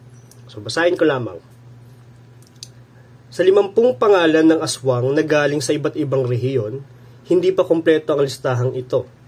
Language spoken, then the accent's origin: Tagalog; Mimaropa, Philippines; So ako po ay taga Marinduque, no?